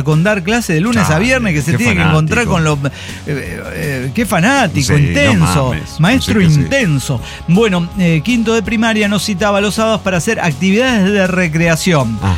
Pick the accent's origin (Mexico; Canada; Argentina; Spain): Canada; inclusive canadiense, siendo canadiense, a menos de la mitad de los candidatos